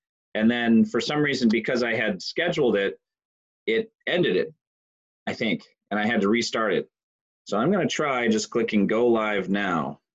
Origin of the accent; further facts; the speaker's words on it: Johnson City, Tennessee, United States; I saw in the Johnson City Press, I still read that from time to time to see what's up in my hometown.